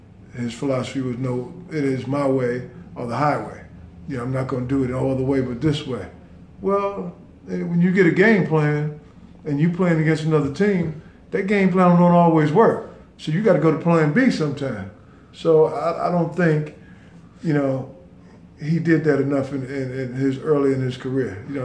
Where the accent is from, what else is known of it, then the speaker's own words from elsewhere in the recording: Brooklyn, New York, United States; I said, hey, I came from Brownsville, Brooklyn, New York. I grew up in the streets.